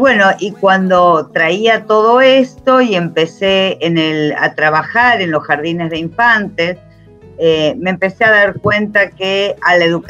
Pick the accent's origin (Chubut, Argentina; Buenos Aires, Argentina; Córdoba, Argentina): Buenos Aires, Argentina; born there; moved away as an adult; now in Rosario, Argentina; yo nací en Buenos Aires, Argentina, pero muy temprano, a los 22 años, ya me vine a vivir a Rosario, que queda en la provincia de Santa Fe